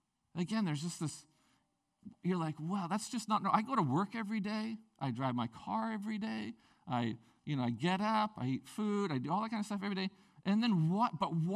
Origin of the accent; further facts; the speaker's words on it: Prince Rupert, British Columbia, Canada; And so many of you know my story, growing up in Prince Rupert. I remember when I go back there now and I see my friends